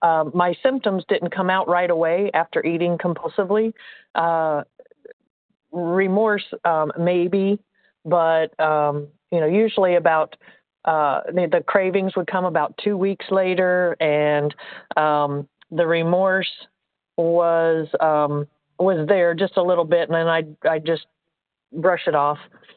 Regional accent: Indiana, United States; I'm from Indiana

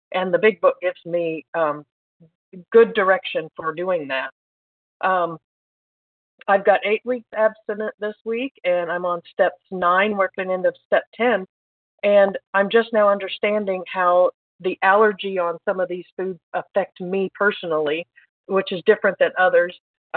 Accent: Indiana, United States; I'm from Indiana.

